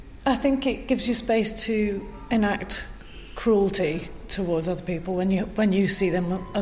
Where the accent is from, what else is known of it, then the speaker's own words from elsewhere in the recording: Wales, United Kingdom; I was thinking about myself as being Welsh and what the Welsh are like.